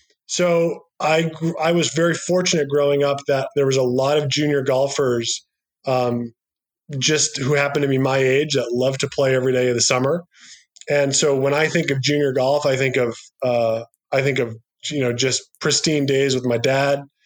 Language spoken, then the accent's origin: English; Guilford, New Hampshire, United States; Let me preface that by saying I'm actually from Guilford, New Hampshire.